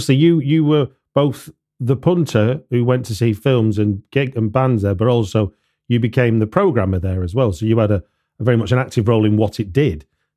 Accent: Manchester, North West England, United Kingdom; I grew up in Manchester

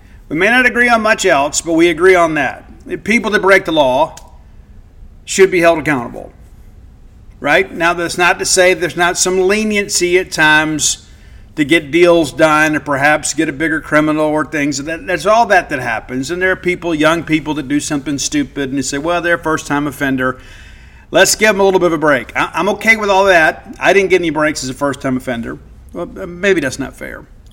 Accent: United States; And listen, I love being an American. I do.

